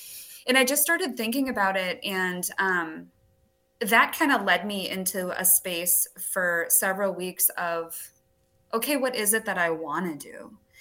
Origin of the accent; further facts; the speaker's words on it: Wisconsin, United States; I'm right on the Minnesota and Wisconsin border. I'm actually from Wisconsin